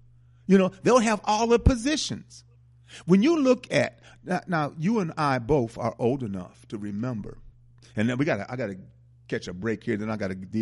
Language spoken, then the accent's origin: English; Wisconsin, United States; They whooped Wisconsin's ass. And I'm from Wisconsin, you know.